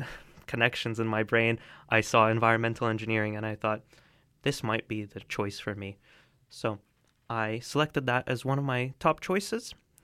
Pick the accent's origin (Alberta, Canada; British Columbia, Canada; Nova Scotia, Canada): British Columbia, Canada; Vancouver; Growing up in Vancouver, I'm lucky to be surrounded by some of the most pristine nature, beautiful mountains to the sea just beside us.